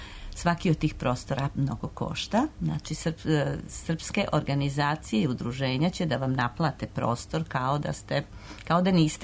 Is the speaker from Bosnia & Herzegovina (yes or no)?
no; Serbia; now in Toronto, Canada; Tako da ima nas svuda, malo smo razjedinjeni, kao što Srbi umeju bilo gde da budu razjedinjeni